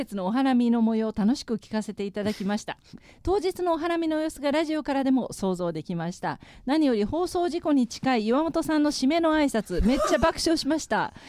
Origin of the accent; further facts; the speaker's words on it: Kanaya, Wakayama, Japan; 私はおいやんらと同じ金谷の出身です。